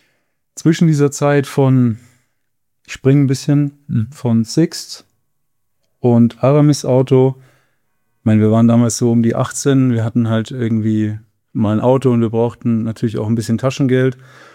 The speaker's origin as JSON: {"language": "German", "region": "Bavaria", "country": "Germany", "said": "ich komme aus dem Süden von München"}